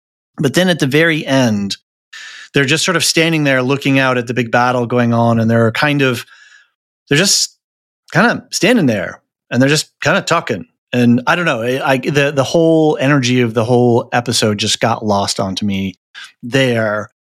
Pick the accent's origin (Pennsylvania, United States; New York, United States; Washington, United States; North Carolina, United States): Washington, United States; Seattle; I'm from Seattle, so I'm seeing stuff that's just, you know, not right.